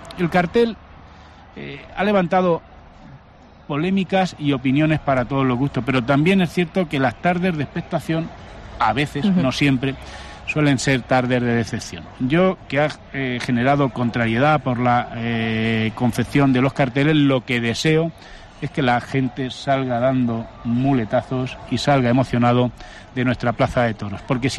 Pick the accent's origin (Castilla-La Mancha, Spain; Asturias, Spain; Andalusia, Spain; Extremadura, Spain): Castilla-La Mancha, Spain; Albacete; hizo emocionarse a sus paisanos, que somos nosotros los albaceteños